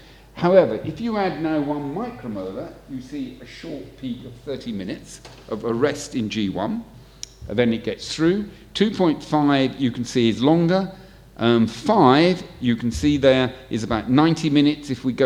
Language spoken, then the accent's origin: English; United Kingdom; and being British and simple, I like simple things, and it's a very simple model.